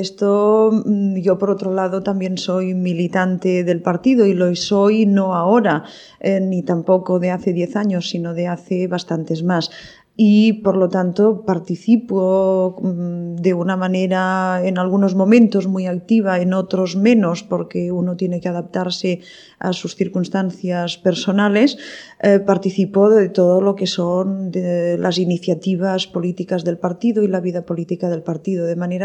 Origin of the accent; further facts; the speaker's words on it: Barcelona, Catalonia, Spain; ya nací en Barcelona y en Barcelona he vivido toda mi vida y en Barcelona me he hecho. Yo puedo decir que Cataluña me ha hecho.